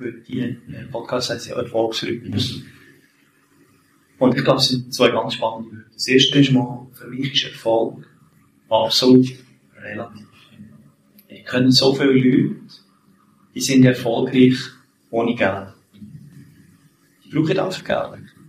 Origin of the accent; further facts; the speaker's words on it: Switzerland; Es gibt schon Situationen auch hier bei uns in der Schweiz, wenn ich denke, eine alleinerziehende Mami, also ich bin eine alleinerziehende Mutter gross geworden